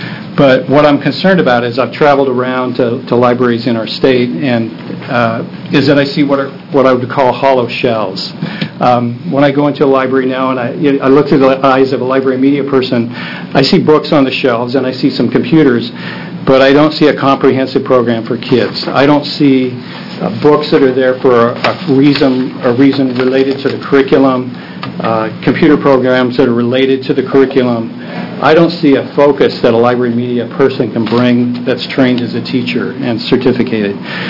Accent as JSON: {"language": "English", "region": "Oregon", "country": "United States", "also_born_or_lived": "Washington State", "said": "I came from Washington State, having spent 25 years there as an educator, and came from districts that had library media programs and had people in place, and I originally came from Oregon, from the University of Oregon in the early 80s"}